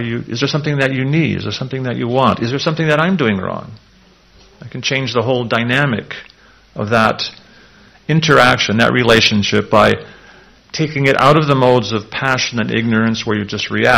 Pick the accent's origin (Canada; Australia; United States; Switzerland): Canada; born there; I'm a Canadian, but in reality I have a body that took birth in Canada